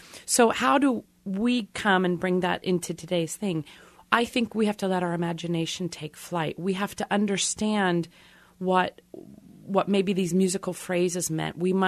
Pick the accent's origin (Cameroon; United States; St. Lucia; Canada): United States; Kansas; But it's they kind of love the fact that I'm from Kansas over there. I'm proud of it.